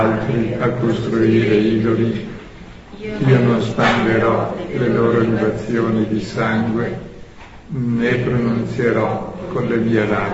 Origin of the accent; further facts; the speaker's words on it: Switzerland; No, vengo dalla Svizzera, ma c'è uno che viene da più lontano